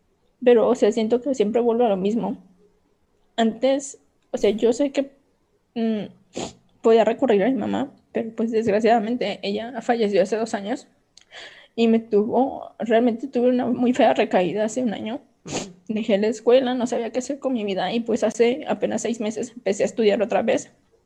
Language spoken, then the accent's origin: Spanish; Coahuila, Mexico; de estado de Coahuila.